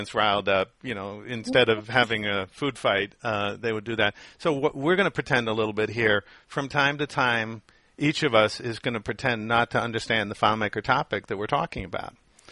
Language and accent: English; New York, United States; I'm a New Yorker, so sometimes I'm a fast talker, sometimes a slow talker.